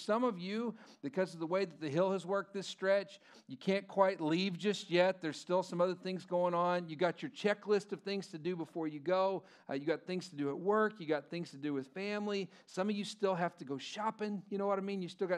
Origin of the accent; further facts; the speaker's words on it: Lubbock, Texas, United States; I grew up in Lubbock, Texas